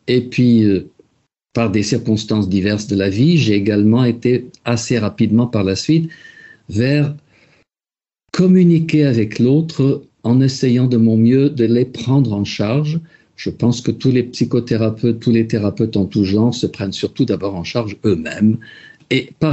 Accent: Luxembourg; also born or lived in Paris, France; J'ai grandi au Luxembourg, oui. Je ne suis pas typiquement luxembourgeois, je suis de père parisien et de mère luxembourgeoise et j'ai beaucoup vécu et travaillé à Paris.

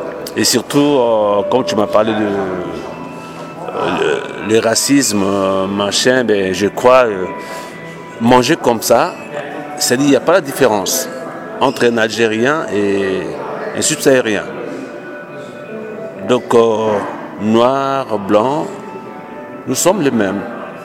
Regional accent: Republic of the Congo; Je suis de Congo-Brazzaville.

